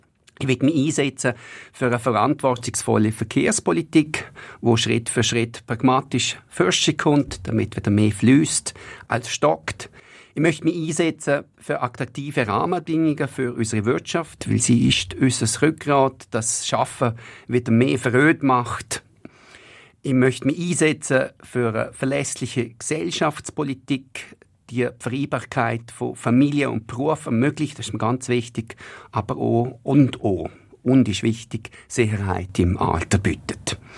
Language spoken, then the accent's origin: German; Liechtenstein; Ich bin aufgewachsen im Land.